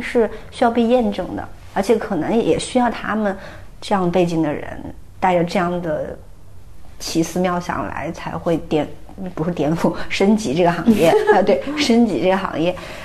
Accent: Sichuan, China; 其实我18岁以前还是一个很中规中矩的好学生那种状态。因为我是从四川考过来的嘛

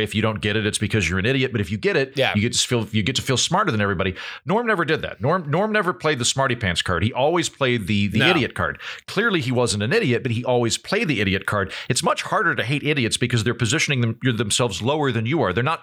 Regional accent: Canada; Oh, sorry, I'm Canadian.

